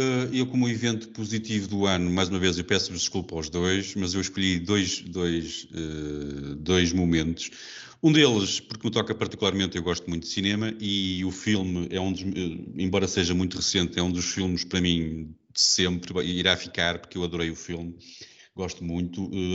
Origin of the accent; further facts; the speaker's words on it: Portugal; envergonha-me enquanto português